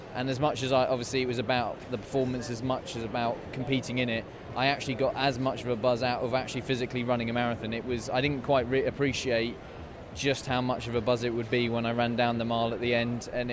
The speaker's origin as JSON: {"language": "English", "country": "United Kingdom", "said": "I'm a British distance runner."}